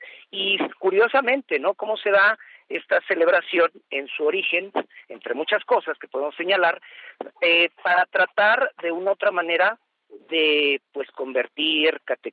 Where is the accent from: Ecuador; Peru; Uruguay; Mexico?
Mexico; se arraiga dentro de los platillos endémicos de nosotros como mexicanos, como nuestra cultura.